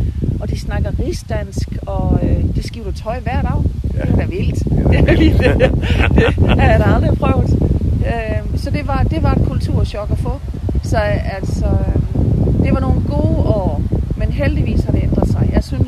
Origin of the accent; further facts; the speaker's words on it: Bramdrup, Region of Southern Denmark, Denmark; also born or lived in Christiansdal; jeg er født i Christiansdal ude ved Hammelø, og der boede vi de tre første år. Og solgte mine forældre gården derude, og nu flyttede vi til Bramdrup. Og der har jeg haft min barndom og min ungdom.